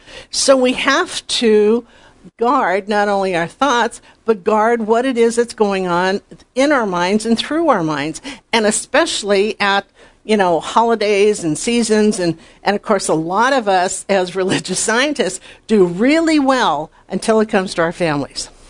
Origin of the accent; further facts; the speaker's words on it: North Dakota, United States; I grew up in North Dakota.